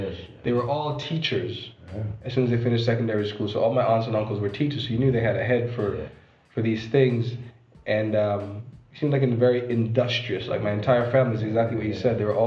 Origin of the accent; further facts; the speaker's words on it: St. Vincent & Grenadines; so I implore not just the people in my hometown, but anywhere in St. Vincent who feel strongly about where we want to go as a people in this new century.